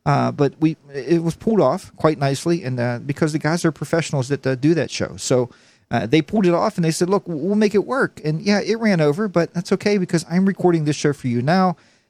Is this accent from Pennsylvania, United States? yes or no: yes; Pittsburgh, Pennsylvania, United States; He is a local guy for me because I am from Pittsburgh, as many of you know.